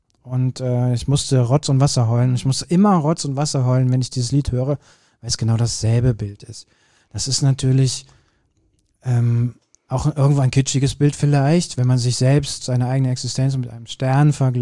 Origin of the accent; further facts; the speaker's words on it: Kürten, North Rhine-Westphalia, Germany; Ich bin ja in Kürten groß geworden